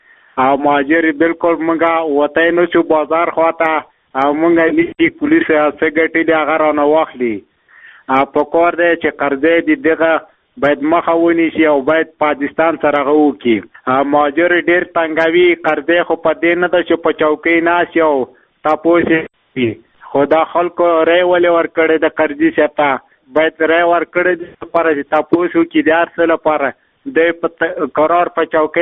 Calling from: Kabul, Afghanistan; زه د کابل د چروسیا دی ولسوالۍ اوسیدونکی یم

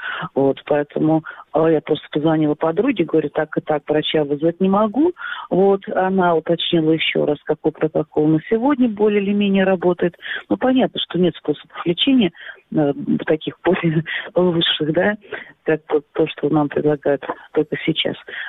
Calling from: Simferopol, Crimea, Ukraine

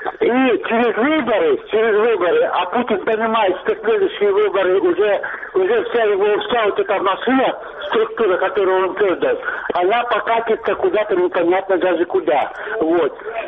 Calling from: Luhansk Oblast, Ukraine; Луганская область.

